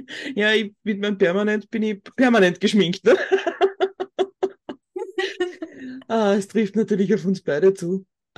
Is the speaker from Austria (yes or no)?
yes; Austria; 14 Mal Gehalt beziehen bei uns in Österreich ist schon was Nettes, ne?